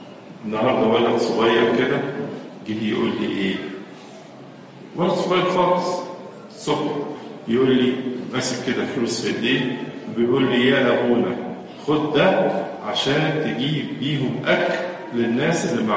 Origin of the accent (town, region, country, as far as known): Egypt